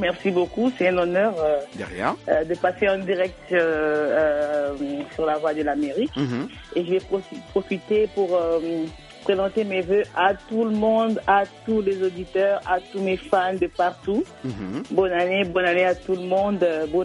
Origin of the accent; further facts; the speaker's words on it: Kasaï, DR Congo; je suis du Kassai, je suis africaine, je suis américaine, je suis européenne